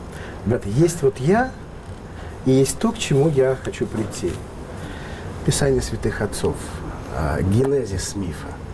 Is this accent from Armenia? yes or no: yes; Armenia; Я армянин, радиоведущий.